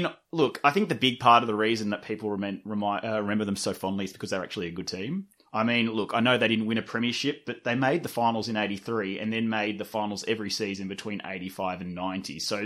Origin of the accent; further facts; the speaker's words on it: Sydney, New South Wales, Australia; I'm from Sydney, And I grew up in Russell Lee, which is a small suburb wedged between Drummoyne and Five Dock in Sydney's inner west.